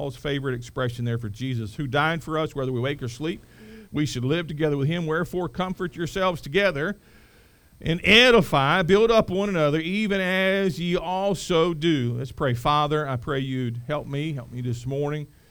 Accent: North Carolina, United States; I grew up in Eastern North Carolina. I grew up where, with regularity, there was going to be a hurricane come through.

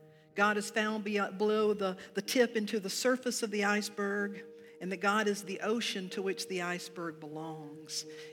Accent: United States; I'm glad I'm an American where we have warnings against things like this.

